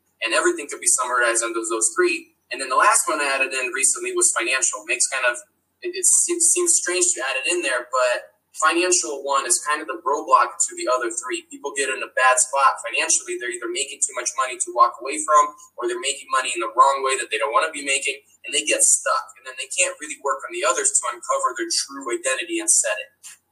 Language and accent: English; Ukraine; English is a second language; now in United States; You know, I've had a long life between growing up in Ukraine and being one of those smart kids competing in math Olympiads and just being then getting the troublemaker after my dad passed away, moving to America.